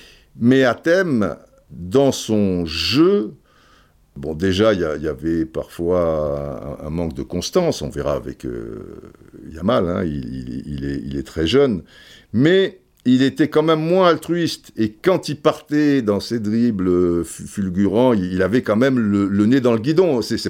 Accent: France; bah perso, même si je suis français, je trouve que c'est une bonne chose pour le football

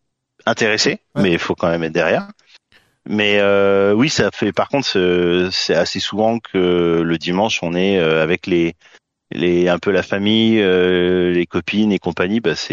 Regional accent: Pays de la Loire, France; also born or lived in Besançon / Brittany; J'ai bossé à Besançon, j'ai bossé en Bretagne et je suis originaire des Pays de la Loire.

